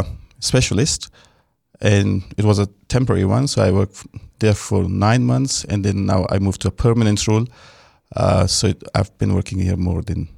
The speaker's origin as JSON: {"language": "English", "country": "Afghanistan", "lives_now": "Palmerston North, New Zealand", "said": "Kira, morning everybody. … from Afghanistan. I currently work with Palmerston North City Council in Palmy."}